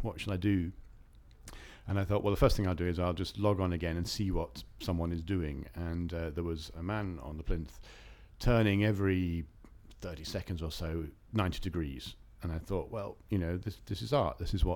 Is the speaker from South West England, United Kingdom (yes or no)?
yes; Nailsworth, South West England, United Kingdom; I'm 51 and I'm from Nailsworth in Gloucestershire.